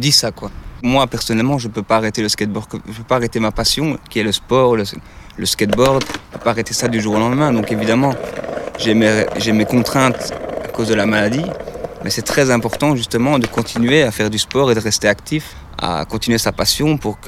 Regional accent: Charleroi, Wallonia, Belgium; j'ai 28 ans, je viens de Charleroi et je suis issu d'une des plus grandes familles de Charleroi.

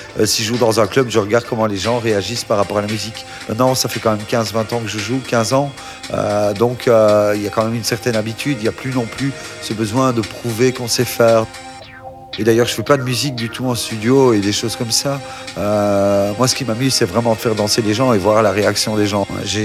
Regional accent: Liège, Wallonia, Belgium; je suis liégeois.

